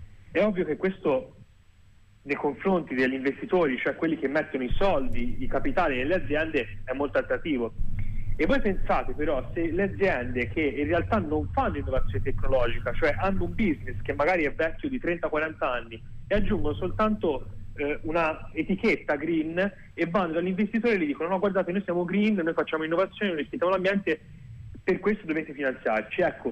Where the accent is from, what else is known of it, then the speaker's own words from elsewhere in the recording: Livorno, Tuscany, Italy; e lo dico perché sono livornese e ho vissuto lì.